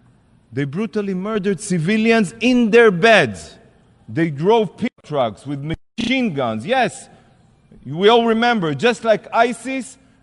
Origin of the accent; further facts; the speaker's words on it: Ashkelon, Southern District, Israel; Barzilai Hospital in my hometown city, Ashkelon, in Israel, suffered direct hits from Hamas rockets.